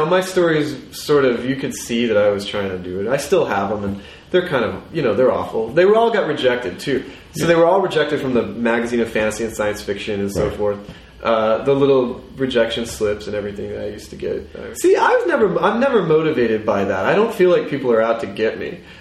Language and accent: English; Bible Belt, United States; I grew up in I grew up in the Bible Belt, and there was a lot of proselytizing all the time.